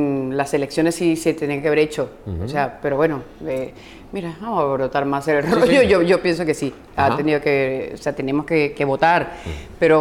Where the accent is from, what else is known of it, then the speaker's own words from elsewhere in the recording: Valencia, Carabobo, Venezuela; moved away; yo realmente salí de Venezuela hace muchísimos años y me fui yo soy de Valencia, uh-huh. Bella, mi tierra Valencia, ahí luchadores. De Valencia me fui a Caracas y de Caracas me fui a Miami a trabajar.